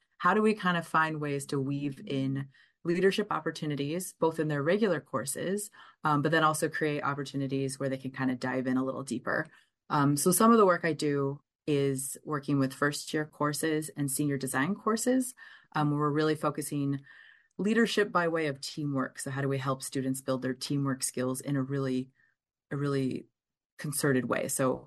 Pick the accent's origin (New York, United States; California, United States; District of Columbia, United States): California, United States; moved away as an adult; now in Madison, United States; I came here actually from California many years ago now for my graduate work in biology, of all things, and happened to love Madison, ended up staying